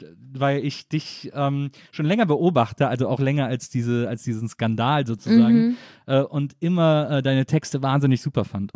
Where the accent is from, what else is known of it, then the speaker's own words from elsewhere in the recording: Dibbersen, Lower Saxony, Germany; Dibbersen, ich komme aus Dibbersen.